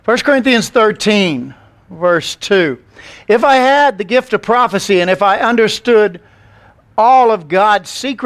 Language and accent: English; Tennessee, United States; I'm from Tennessee, so I can say that.